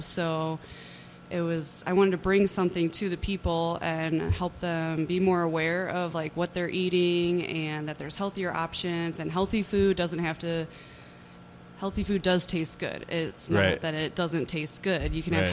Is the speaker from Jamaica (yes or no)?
no; Crown Point, Indiana, United States; obviously. I grew up in Crown Point here. I am 29.